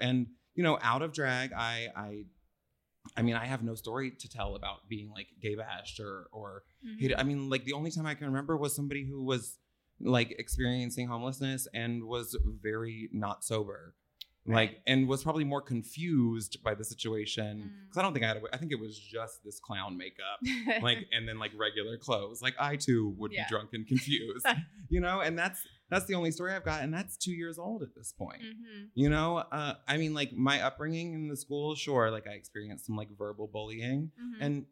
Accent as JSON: {"language": "English", "town": "Nashville", "region": "Tennessee", "country": "United States", "tie": "born or raised there", "said": "I personally like am very proud to be I was raised in Nashville. I'm very proud to be from here."}